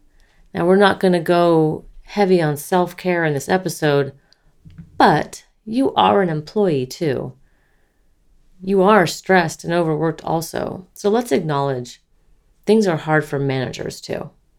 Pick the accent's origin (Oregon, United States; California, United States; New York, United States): California, United States; I grew up in California and it didn't snow in my hometown.